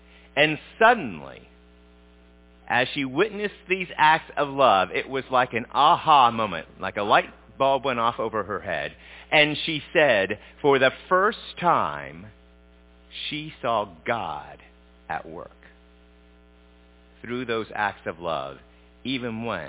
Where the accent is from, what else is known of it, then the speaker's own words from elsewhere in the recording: Smithville, United States; I grew up in Smithville, not far from here, about 2,000 people in Smithville.